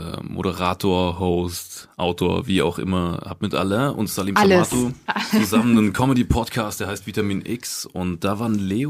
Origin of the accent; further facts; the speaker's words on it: Saarland, Germany; Ich komme aus dem Saarland, das ist ganz genau so.